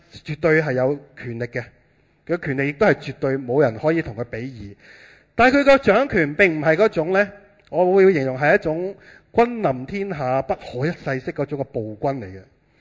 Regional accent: Hong Kong; 我喺香港长大嘅，咁我曾经都经历过呢，系香港系由英国人统治嘅时候㗎。

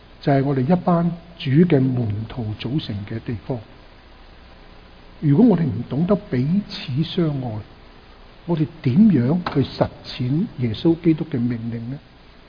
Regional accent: China; 本地人他们喜欢讲出来。我们中国人就不讲出来的。

